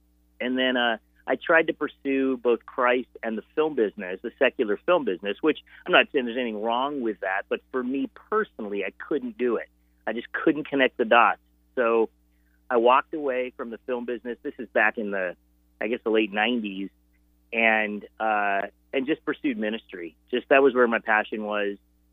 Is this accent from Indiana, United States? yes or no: no; Los Angeles, California, United States; So like Paul, I grew up in Los Angeles and pursued the film business from a pretty young age